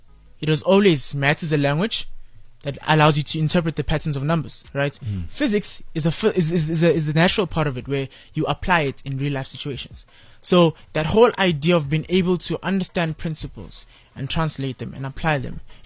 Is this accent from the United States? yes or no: no; Kempton Park, Gauteng, South Africa; I'm from Norcombe Park, right? In the Kempton Park, yeah. I'm 21 years of age.